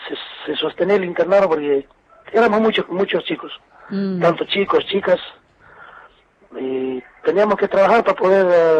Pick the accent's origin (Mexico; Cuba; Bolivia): Bolivia; now in Ezeiza, Argentina; Yo soy de origen boliviano, soy boliviano.